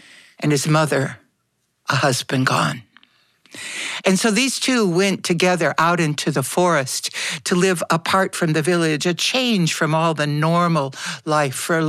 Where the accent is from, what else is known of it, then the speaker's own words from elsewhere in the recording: Midwest, United States; moved away; also born or lived in Southwest; when I moved from the Midwest and the Southwest to the East Coast.